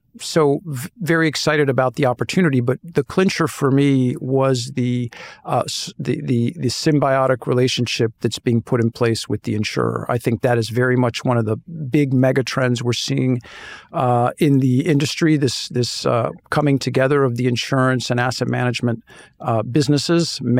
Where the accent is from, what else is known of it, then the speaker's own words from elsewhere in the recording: United States; accent: American; first language English; French is my most comfortable language after English, or sadly American when you hear my accent.